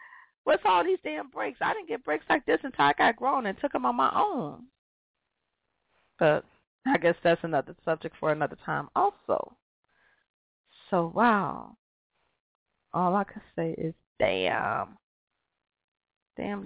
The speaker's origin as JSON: {"language": "English", "region": "Midwest", "country": "United States", "said": "I'm not from Alaska. I'm from the damn Midwest, where we got four seasons that come like they're supposed to."}